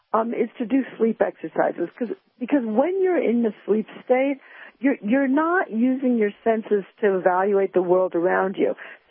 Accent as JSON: {"language": "English", "region": "New York", "country": "United States", "said": "And I was good at being tested because I'm a New Yorker, and, of course, we work very well under pressure."}